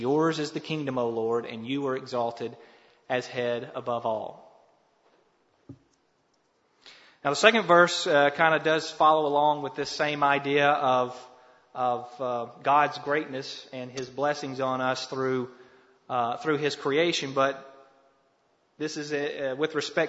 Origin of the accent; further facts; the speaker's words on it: Ozark, Alabama, United States; And I grew up in Ozark